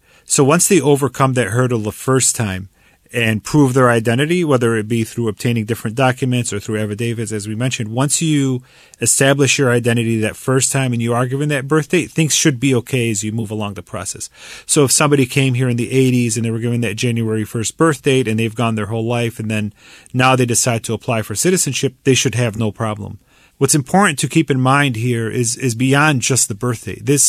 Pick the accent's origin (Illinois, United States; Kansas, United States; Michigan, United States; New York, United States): Michigan, United States; Dearborn; coming here for jobs at Ford in my hometown of Dearborn.